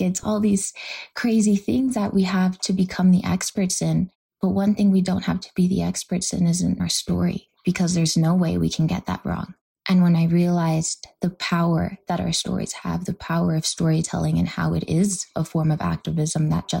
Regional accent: California, United States; I grew up in South Central. I grew up in the most beautiful, vibrant community where we were all family

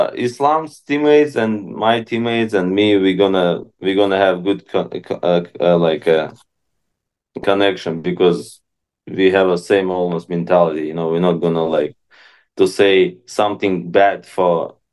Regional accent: Khabarovsk, Khabarovsk Krai, Russia; English is a second language; Yeah, we have a kind of same mentality because we are from Russia, you know.

